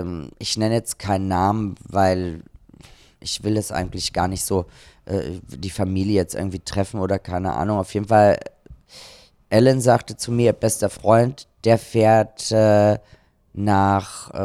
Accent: Austria; ich komme aus Österreich, da ist man ja so schwarzen Humor gewohnt

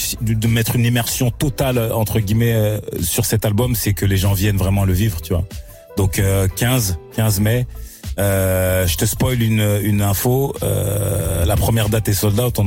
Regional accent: Cameroon; c'est en allant vraiment chez moi au Cameroun

